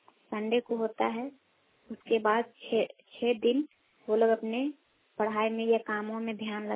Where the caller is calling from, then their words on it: Jharkhand, India; मेरे गाँव पंचायत रुमंडी प्रखंड जिला रांची झारखंड से बोल रही हूँ।